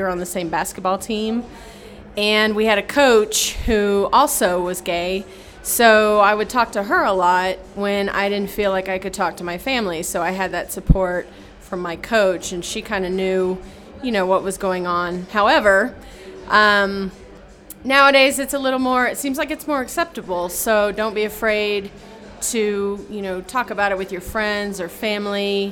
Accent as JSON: {"language": "English", "town": "Houston", "region": "Texas", "country": "United States", "said": "I'm from Houston originally."}